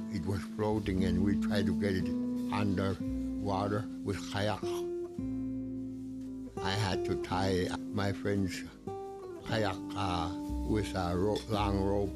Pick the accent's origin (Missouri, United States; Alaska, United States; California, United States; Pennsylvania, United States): Alaska, United States; Koyuk; from Koyuk, and I was born here in Koyuk, August 12, 1927.